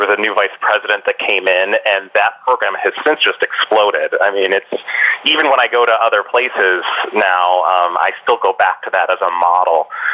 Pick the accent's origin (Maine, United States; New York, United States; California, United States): New York, United States; Rochester; when I grew up, I grew up in Rochester, New York, in the shadow of Eastman Kodak Company, and my father worked for Eastman Kodak Company.